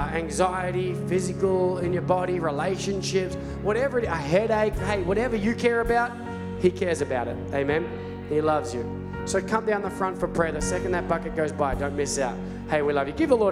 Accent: Australia; Sorry, I'm Australian and we're absolute coffee snobs, all right?

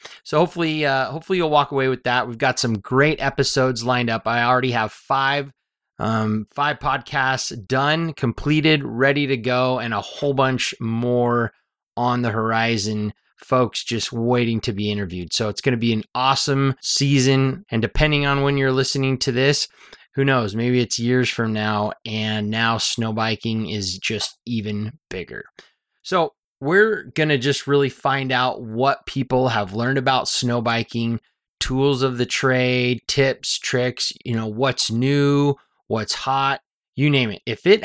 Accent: Idaho, United States; So I grew up in Idaho.

